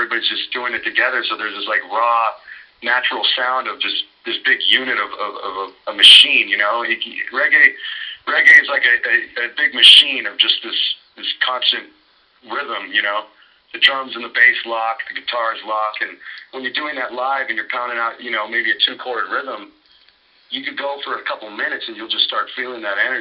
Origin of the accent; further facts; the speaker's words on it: United States; growing up in the United States, when people say they like reggae, the first thing that comes out afterwards is